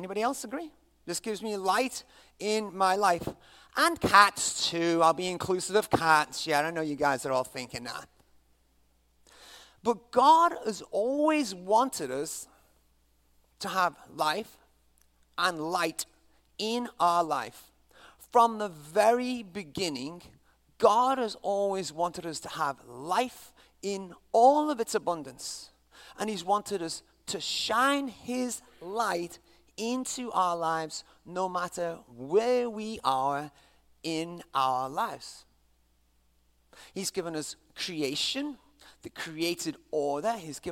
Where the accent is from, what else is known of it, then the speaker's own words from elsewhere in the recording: England, United Kingdom; I can't really do it because I'm English